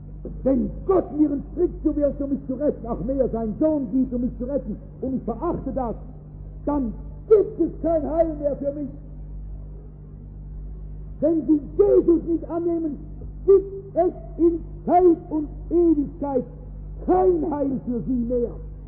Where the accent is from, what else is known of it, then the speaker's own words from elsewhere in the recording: North Rhine-Westphalia, Germany; verzeihen Sie, ich bin aus dem Ruhrgebiet